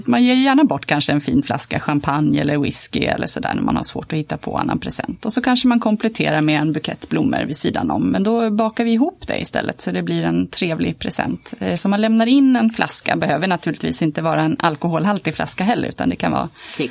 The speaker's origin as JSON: {"language": "Swedish", "town": "Tyresö", "region": "Stockholm County", "country": "Sweden", "tie": "born or raised there", "said": "och är faktiskt både född och uppvuxen här i Tyresö, Trollbäcken till och med. Och nu bosatt i Trollbäcken igen efter en liten period på annan ort."}